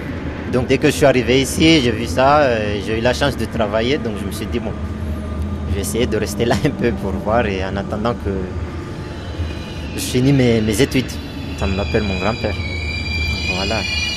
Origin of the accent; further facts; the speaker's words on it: Comoros; Quand j'étais chez moi, aux Comores